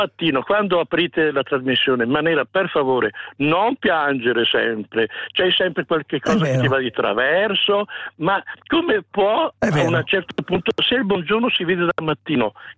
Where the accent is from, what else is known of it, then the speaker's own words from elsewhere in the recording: Bergamo, Lombardy, Italy; Capisco che io sono di Bergamo